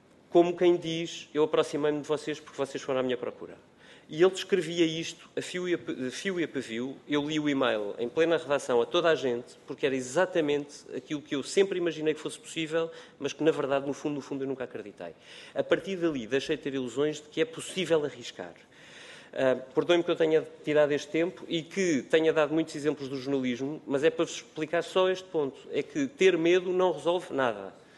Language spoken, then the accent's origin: Portuguese; Portugal